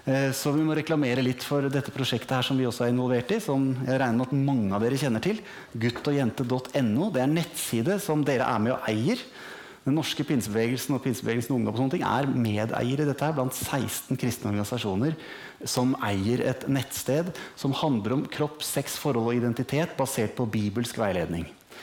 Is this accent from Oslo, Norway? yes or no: yes; Oslo, Norway; moved away as an adult; also born or lived in Kirkenes; now in Tromsø, Norway; vi kommer opprinnelig fra Oslo, men vi bor helt her oppe I Tromsø. Der har vi bodd nå I massevis av år, helt siden 95, så da over 20 år. Har vi bodd I Nord-Norge da, ikke I Tromsø hele tiden. Så har vi vært I Kirkenes.